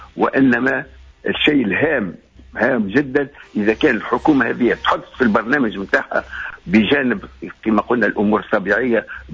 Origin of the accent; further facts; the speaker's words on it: Tunisia; والمال موجود عندنا في تونس المال موجود